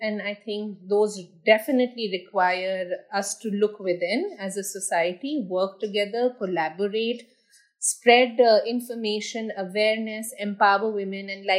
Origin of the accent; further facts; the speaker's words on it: India; I am very proud to say that, you know, I am an Indian and I've watched this happen.